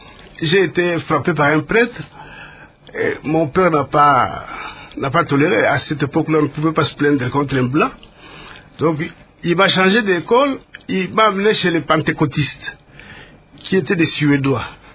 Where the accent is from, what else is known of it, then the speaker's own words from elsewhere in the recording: Bukavu, South Kivu, DR Congo; born there; Je suis né à Costermansville à cette époque-là. C'est le nom que portait Bukavu en 1943.